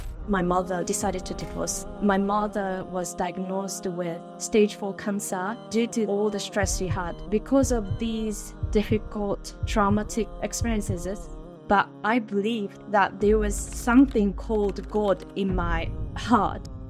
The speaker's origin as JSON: {"language": "English", "region": "Tokyo", "country": "Japan", "tie": "born or raised there", "said": "I was born and raised in Tokyo and still reside here."}